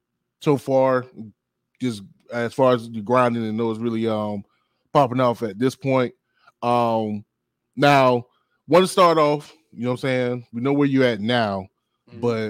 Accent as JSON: {"language": "English", "region": "Florida", "country": "United States", "tie": "born or raised there", "said": "No, I definitely feel you because as a kid growing up in the South in the 90s, you know what I'm saying? It was, especially in Florida, it's like a similar situation."}